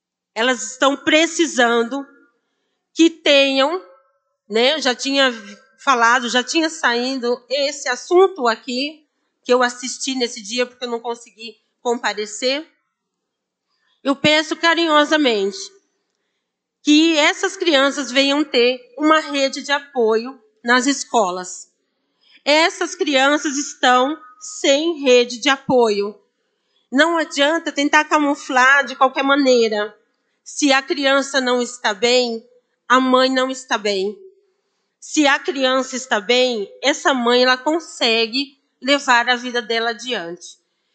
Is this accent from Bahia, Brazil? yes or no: no; Nova Odessa, São Paulo, Brazil; Eu sou de Nova Odessa, mas eu estou representando todas essas mães